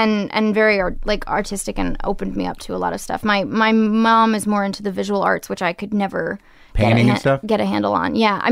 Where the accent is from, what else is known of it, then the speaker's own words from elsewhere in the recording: Portland, Maine, United States; I realize that I'm really lucky that I grew up in Portland